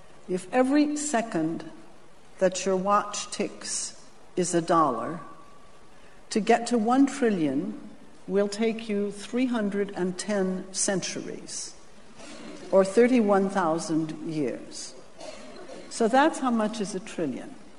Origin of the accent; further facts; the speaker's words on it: United States; Look, I mean, when I was growing up in the United States, the top tax rate was 90%, and that was under a Republican president.